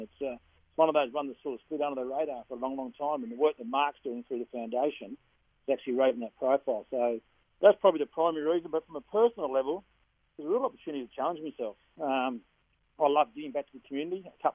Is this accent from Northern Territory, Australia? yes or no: no; Dubbo, New South Wales, Australia; And I grew up in Dubbo, so I'm used to a bit of heat